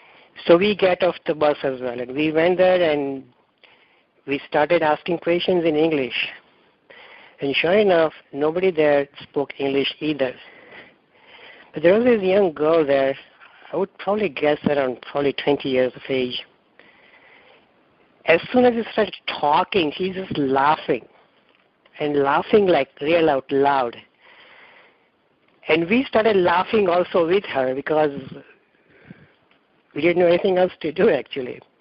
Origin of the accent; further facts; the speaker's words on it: United States; I'm Indian-American.